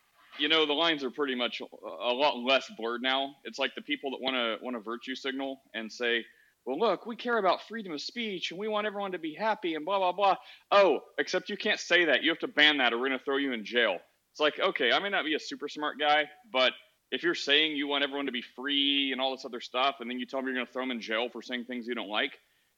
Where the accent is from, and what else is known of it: United States